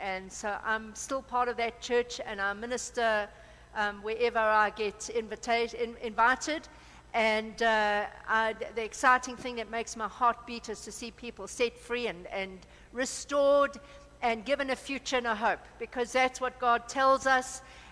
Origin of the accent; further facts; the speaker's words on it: KwaZulu-Natal, South Africa; so I'm from Belito. I grew up on the KZN coast